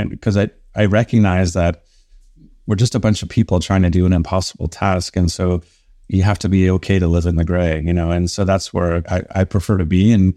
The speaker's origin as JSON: {"language": "English", "country": "Canada", "said": "being Canadian, hockey was the thing you kind of went"}